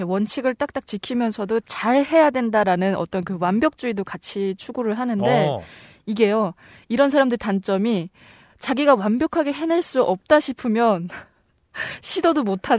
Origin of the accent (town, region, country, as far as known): Musan, North Hamgyong, North Korea